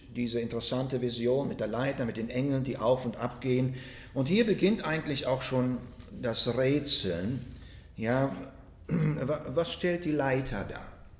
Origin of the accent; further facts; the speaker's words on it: Germany; now in Canada; dass wir als Deutsche nun lebend in Kanada Englisch lernen müssen.